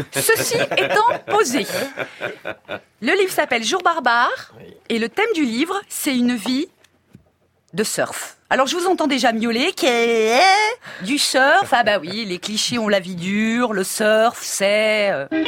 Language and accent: French; Saint-Étienne, Auvergne-Rhône-Alpes, France; born there; Moi je suis née à Saint-Etienne, au mieux je sais fabriquer un terril.